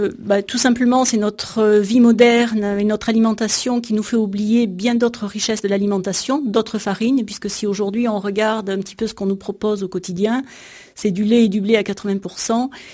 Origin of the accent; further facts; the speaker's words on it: Provence-Alpes-Côte d'Azur, France; now in Aude, France; Je suis provençale d'origine